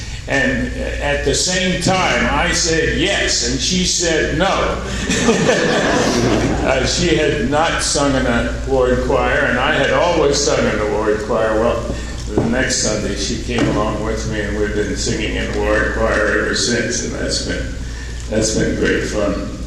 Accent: Salt Lake City, Utah, United States; born there; I was born in the Holy Cross Hospital, now Salt Lake Regional.

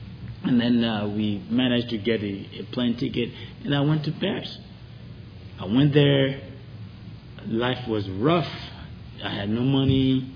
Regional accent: Tiedru, Côte d’Ivoire; English is a second language; I'm from Ivory Coast, as he said. I was born and raised in a tiny village of Cote d'Ivoire. It's called Tiedru.

